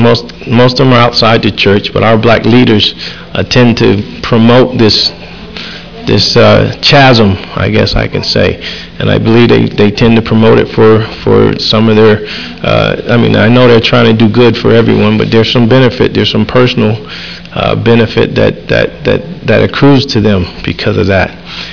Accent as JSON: {"language": "English", "region": "the South", "country": "United States", "tie": "born or raised there", "said": "I do remember having to drink out of separate water fountains when I was growing up in the South."}